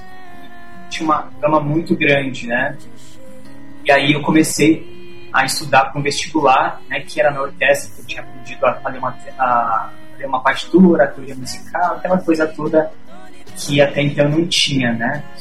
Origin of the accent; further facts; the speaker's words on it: São Paulo, Brazil; Eu não nasci em Paraisópolis, eu nasci no bairro do Bixiga, um bairro central da cidade de São Paulo, por sinal, muito, muito, muito musical, sambista. Mas meus pais se separaram muito cedo, eu vim pra cá, pra Paraisópolis, eu tinha por volta de 5, 6 anos de idade.